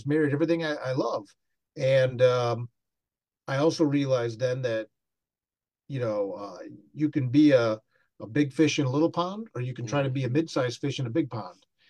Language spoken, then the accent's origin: English; Toledo, Ohio, United States; Toledo is my hometown. It's where I grew up, Toledo area.